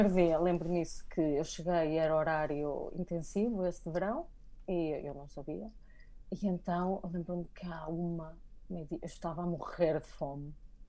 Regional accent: Portugal; moved away as an adult; eu saí de Portugal porque não queria ser Recibo Verde e aqui agora sou freelancer.

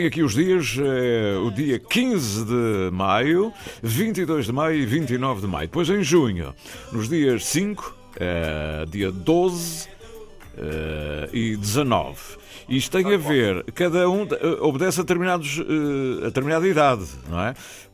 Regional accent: Flamengos, Azores, Portugal; Eu sou dos Flamengos, ou moro em Praia do Almoxarife.

